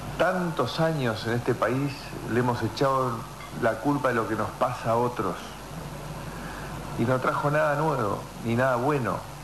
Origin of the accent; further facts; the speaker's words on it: Argentina; al ser parte de una gran familia, somos todos los argentinos